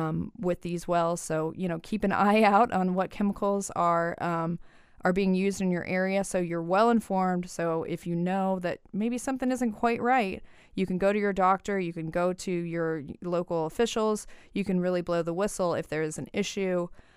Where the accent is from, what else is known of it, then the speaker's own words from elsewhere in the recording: Illinois, United States; I grew up in East Central Illinois. There were oil operations near where I grew up as a kid